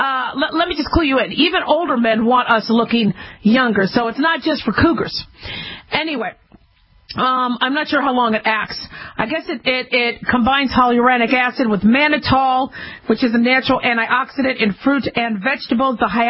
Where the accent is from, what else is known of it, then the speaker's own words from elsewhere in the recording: Arizona, United States; I'm from Arizona. I thought you had to live in Arizona to be Miss Arizona